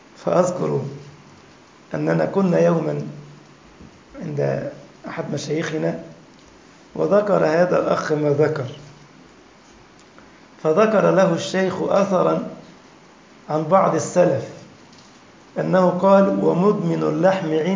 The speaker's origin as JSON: {"language": "Arabic", "country": "Egypt", "said": "كان قديما كده في عندنا في مصر حاجة اسمها السرير أبو عمدان"}